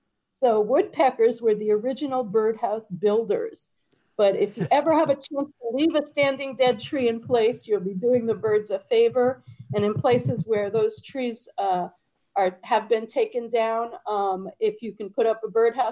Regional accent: New York, United States; I grew up in the Bronx in a very urban setting, in a high-rise housing development just off I-95 called Co-op City.

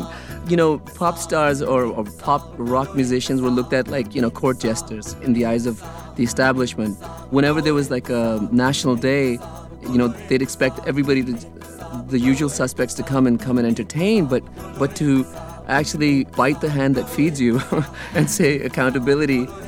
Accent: Rockland County, New York, United States; I looked at my life growing up in Rockland County, New York, where I was in a garage band with Jewish kids, with Christian kids

